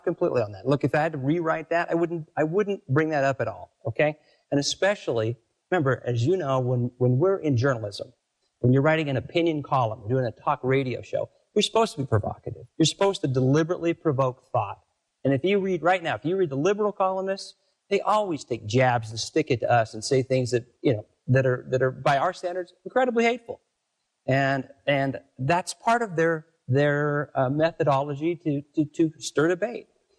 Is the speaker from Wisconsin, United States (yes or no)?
no; Sparks, Nevada, United States; I grew up in Sparks, went to Sparks Middle School. Our nickname was the Sparks Rebels.